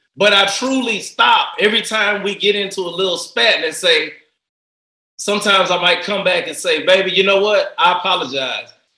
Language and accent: English; Port Arthur, Texas, United States; I'm from Port Arthur, Texas, right? But I was hard or nothing. I was like Steve Urkel of Port Arthur, right?